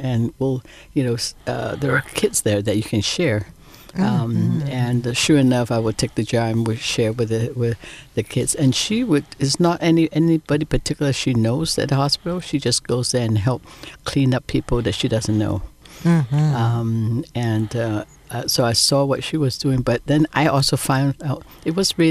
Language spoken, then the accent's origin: English; Hong Kong; born there; My mother is really a social worker of her kind in the 1940s when I was born or before that in Hong Kong.